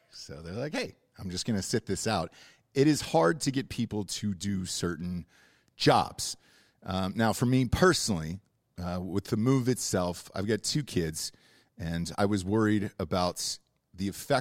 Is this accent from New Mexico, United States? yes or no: no; Georgia, United States; now in Texas, United States; And I was like, well, I grew up in Georgia. I think I'm fine with that heat.